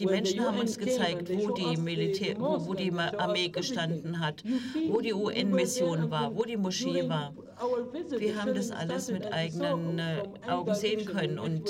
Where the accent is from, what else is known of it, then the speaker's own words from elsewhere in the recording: Syria; In Syrien kann ich nicht als Syrer etwas sagen darüber